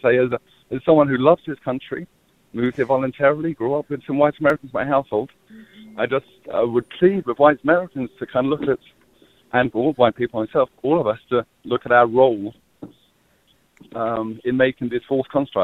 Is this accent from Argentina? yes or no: no; London, United Kingdom; now in Brooklyn, United States; I'm an immigrant from England, from London